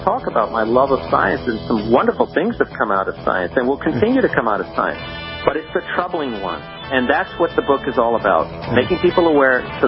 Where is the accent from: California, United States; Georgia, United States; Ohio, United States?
California, United States; Los Angeles; as a little kid growing up in East L.A., but I'm also a Christian